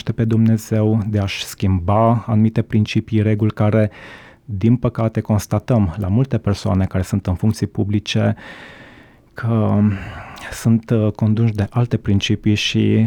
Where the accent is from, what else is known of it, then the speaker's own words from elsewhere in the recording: Romania; born there; M-am născut ceh, m-am născut în România, dar sunt de naționalitate cehă, o parte din familia mea locuiește în Cehia